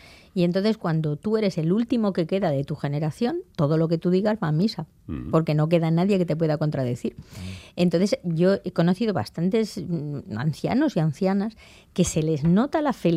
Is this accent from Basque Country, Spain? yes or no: no; Elda, Valencian Community, Spain; Monastil se llama el asentamiento neolítico de lo que después fue mi pueblo. O sea que cualquiera de mi pueblo y de la zona sabe que estoy hablando de Elda.